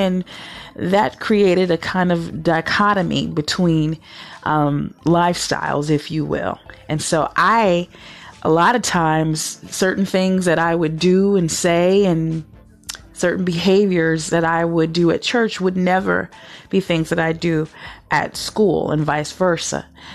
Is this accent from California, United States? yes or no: no; Toledo, Ohio, United States; I grew up here in Toledo, born and raised.